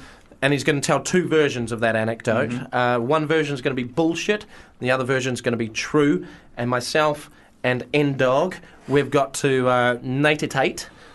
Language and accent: English; New Zealand; I'm from New Zealand.